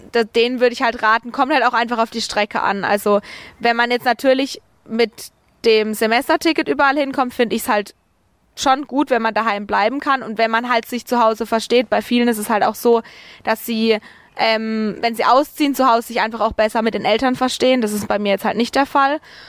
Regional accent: Bötzingen, Baden-Württemberg, Germany; ich wäre nicht gern in Freiburg groß geworden. Bei uns in Bötzingen war das halt wirklich so

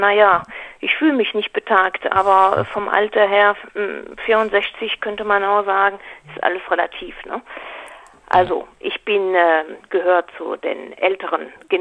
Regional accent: France; German is a second language; also selber bin Französin. Ich habe die 68er in Frankreich erlebt.

